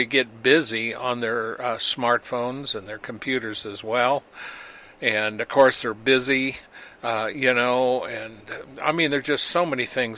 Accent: Wyoming, United States; When I was raised in Wyoming, it was 40 below for weeks on end.

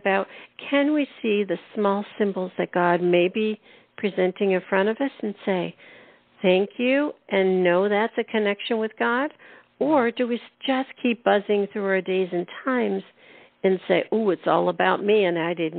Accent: Northeast, United States; you know, I grew up in the Northeast, and Christmas was a season.

